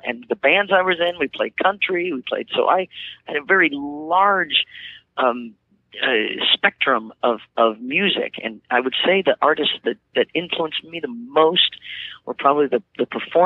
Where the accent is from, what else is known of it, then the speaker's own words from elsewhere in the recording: Midwest, United States; Well, see, I grew up in the Midwest in the 60s and the 70s, and that was an incredible music time.